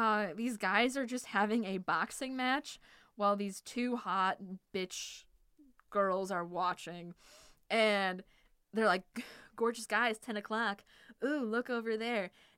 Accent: Wisconsin, United States; now in California, United States; I'm from Wisconsin. There's not really pools. We have lakes, but like we didn't go very often.

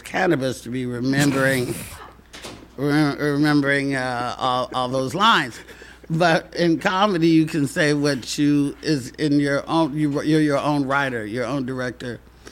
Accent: Arkansas, United States; I got 7 brothers and sisters. We're from Arkansas.

